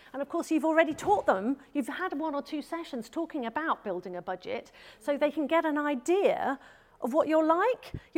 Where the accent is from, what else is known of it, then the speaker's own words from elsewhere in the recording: United Kingdom; we're talking, I know we were joking about being very British and having cups of tea and tears.